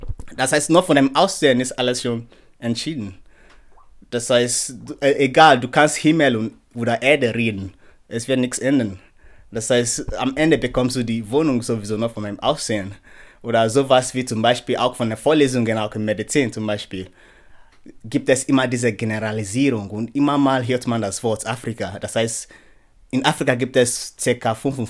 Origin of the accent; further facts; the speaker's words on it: Nigeria; now in Germany; Ich komme aus Nigeria. Ich bin schon 5 Jahre in Deutschland, also seit 2015. Im Jahr 2015 bin ich hergekommen